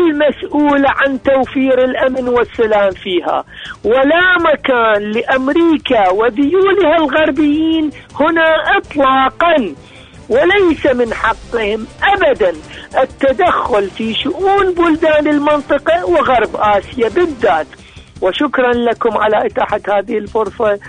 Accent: Iraq; من العراق.

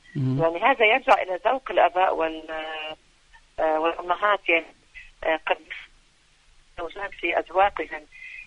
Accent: Lebanon; مثلا عندنا في لبنان بعد أحداث سورية الأليمة.

